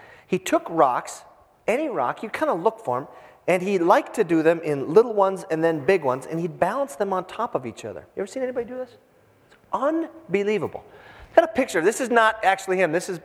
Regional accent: Hibbing, Minnesota, United States; I'm from Hibbing, Minnesota, 20,000.

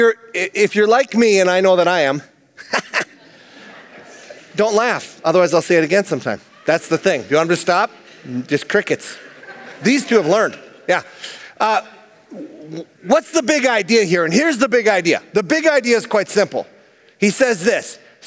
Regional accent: Hibbing, Minnesota, United States; People say, oh, you're from Minnesota. It's kind of passive aggressive. I'm like, I'm from Hibbing.

